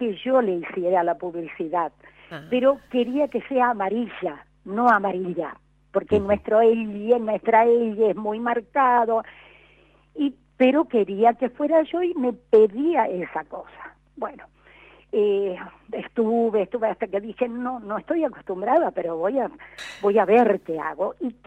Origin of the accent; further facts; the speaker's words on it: Chaco, Argentina; Yo hablo con Elie, yo soy chaqueña y no sé hablar con Ye.